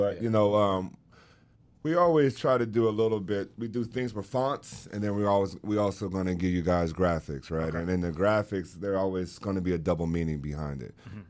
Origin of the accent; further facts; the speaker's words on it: Las Vegas, Nevada, United States; I'm from East Las Vegas, and for a long time, I only repped East, and I was very proud of that.